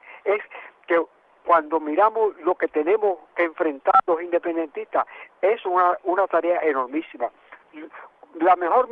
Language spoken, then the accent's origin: Spanish; Puerto Rico; nosotros hoy día, como puertorriqueños, seamos una mayoría mucho mayor que los que viven en la diáspora, mucho mayor que los que vivimos en Puerto Rico.